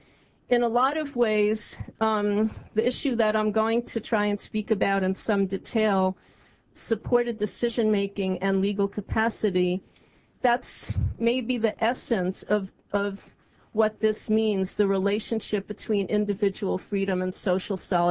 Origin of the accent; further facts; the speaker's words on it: United States; I feel as an American, this convention is an opportunity for us.